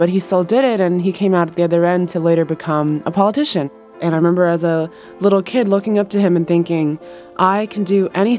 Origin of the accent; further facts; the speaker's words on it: Los Angeles, California, United States; I grew up in Chinatown, Los Angeles. My parents definitely are very entrepreneurial. They're both from Hong Kong, they're immigrants, and they came to Los Angeles to start a new life.